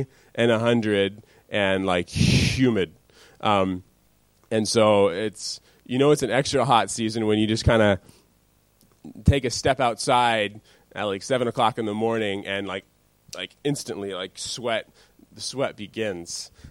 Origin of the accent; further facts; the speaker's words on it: United States; now in Thailand; I'm American, so I'm coming from a very American culture